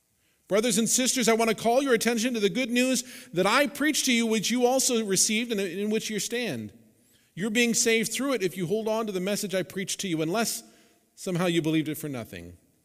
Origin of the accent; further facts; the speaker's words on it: Santa Clarita, California, United States; I grew up, I told you that I grew up in Santa Clarita. This was actually before we moved to Santa Clarita, because we moved to Santa Clarita when I was 7. We hadn't been in the state of California that long because I was born in another state.